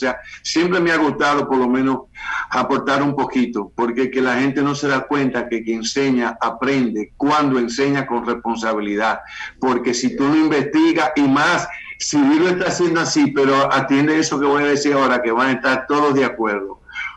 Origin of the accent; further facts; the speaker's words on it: Dominican Republic; ni porque soy dominicano